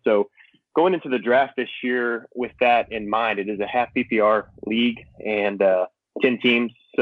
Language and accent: English; Texas, United States; Well, if Dave's there, I'm from a city north of Dallas.